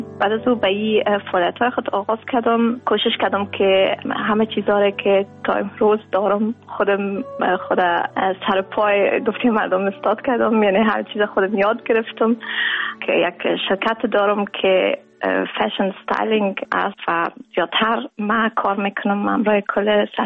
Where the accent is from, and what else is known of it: Kabul, Afghanistan; also born or lived in Pakistan; now in Netherlands